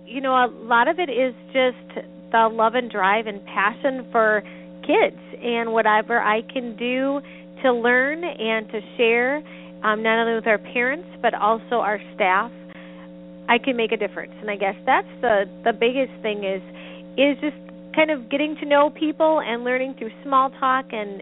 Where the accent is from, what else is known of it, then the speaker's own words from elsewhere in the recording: Sun Prairie, Wisconsin, United States; Sure. I grew up in a small town called Sun Prairie, Wisconsin. And when I was growing up, it was about 12,000 people.